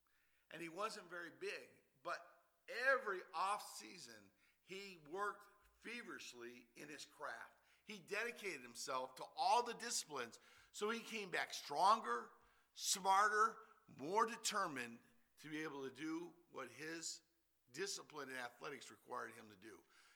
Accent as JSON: {"language": "English", "town": "Detroit", "region": "Michigan", "country": "United States", "tie": "born or raised there", "said": "You know, I grew up in Detroit, and I grew up in a day and age when the factories were booming out cars left and right."}